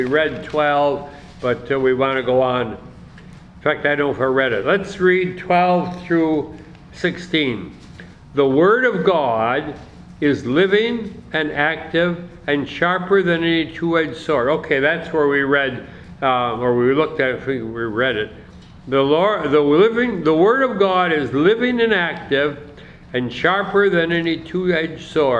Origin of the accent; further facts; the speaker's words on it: Green Bay, Wisconsin, United States; I remember growing up in Green Bay, Wisconsin, and all my playmates were Catholic